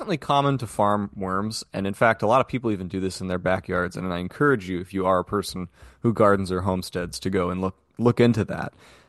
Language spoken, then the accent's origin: English; Florida, United States; the overuse of this industrial fertilizer in my home state in Florida for housing developments and nurseries